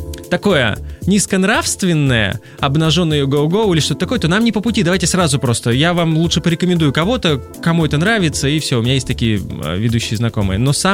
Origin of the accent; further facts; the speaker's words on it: Novokuznetsk, Kemerovo Oblast, Russia; Когда-то там в Сибири, оттуда, откуда я родом, из города Новокузнецка, я работал на телевидении